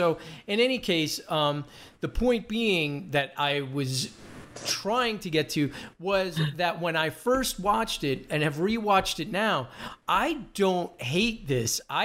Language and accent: English; United States; being an American